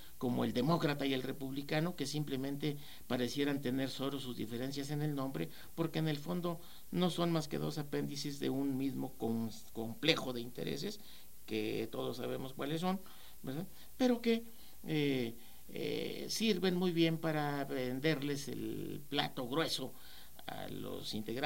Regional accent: Mexico; que es el, sí, caso nuestro, como mexicanos

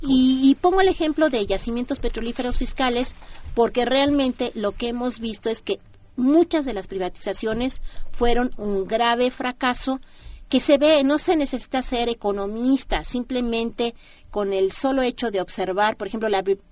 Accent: Mexico; primero somos nosotros, los mexicanos

